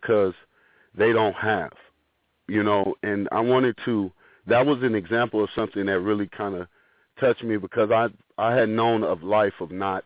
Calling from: Los Angeles, California, United States; I'm actually representing out of Los Angeles, California.

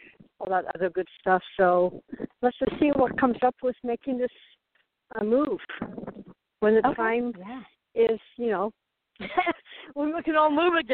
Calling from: Arizona, United States; I'm calling in from Southern Arizona.

